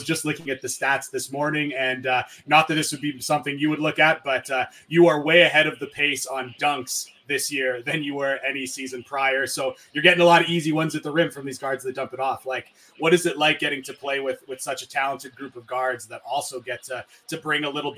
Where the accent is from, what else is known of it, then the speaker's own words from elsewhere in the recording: Canada; I'm actually Canadian. I live in Edmonton.